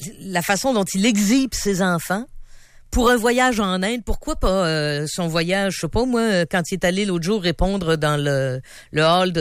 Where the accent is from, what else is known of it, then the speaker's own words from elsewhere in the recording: Montreal, Quebec, Canada; moi j'ai été élevé à Montréal